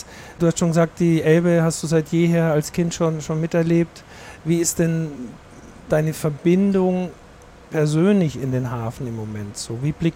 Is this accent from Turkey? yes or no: no; Austria; dass ich ja in Österreich geboren bin, ja, und immer noch Österreicher bin, auch mit meinem Reisepass natürlich.